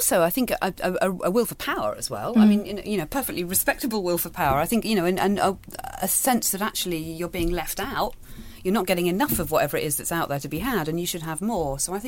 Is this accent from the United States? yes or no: no; Manchester, North West England, United Kingdom; I grew up in Manchester, actually